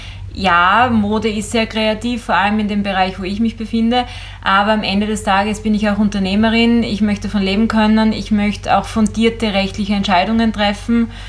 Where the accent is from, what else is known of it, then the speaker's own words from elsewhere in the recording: Styria, Austria; ich bin ja in der Oststeiermark groß geworden und ich war eigentlich umgeben von Selbstständigen, weil mein Papa, meine Mama, alle waren selbstständig.